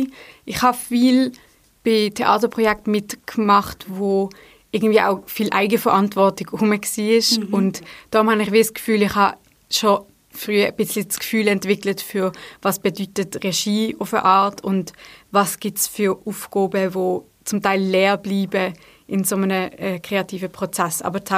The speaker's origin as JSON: {"language": "German", "town": "Basel", "region": "Basel-Stadt", "country": "Switzerland", "lives_now": "Lucerne, Switzerland", "said": "Ich komme ursprünglich aus Basel und jetzt bin ich aber seit, glaube um die 4 Jahre in Luzern und studiere an der Hochschule Gesang, klassischer Gesang"}